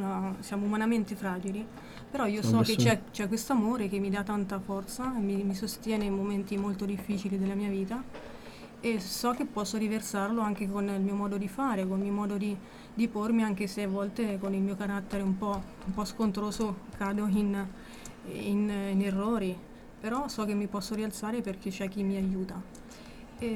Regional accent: Ripabianca, Umbria, Italy; perché io sono di Ripa Bianca

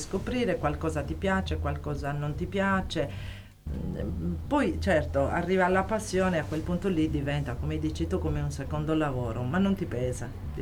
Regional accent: Sardinia, Italy; richiamato le mie origini, no? Sono sarda

